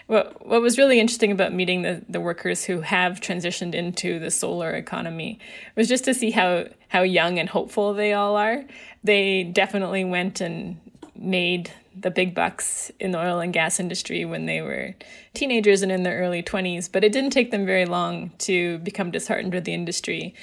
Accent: Alberta, Canada; I grew up in Alberta

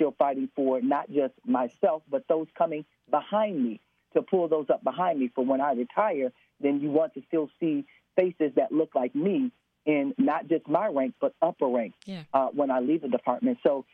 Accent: Chicago, Illinois, United States; being from the low end, so to speak, of Chicago, I was born and raised in Chicago, and my family grew up on welfare and grew up in the project.

